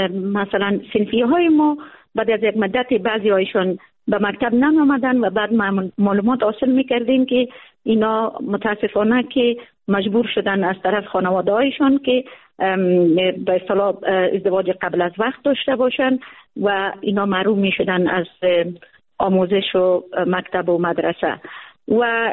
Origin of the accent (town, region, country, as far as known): Samangan, Afghanistan